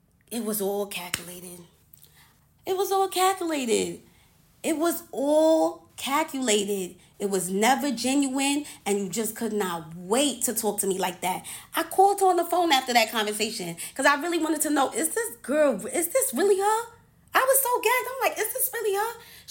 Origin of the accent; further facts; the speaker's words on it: Nigeria; I'm Nigerian. I'm the real Nigerian.